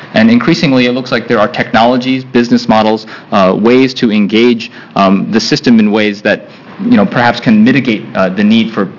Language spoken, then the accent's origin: English; Kentucky, United States; I grew up in Kentucky myself, down one of those little hollers where we wouldn't have had electricity if the Rural Electrification Administration hadn't come in and done its job.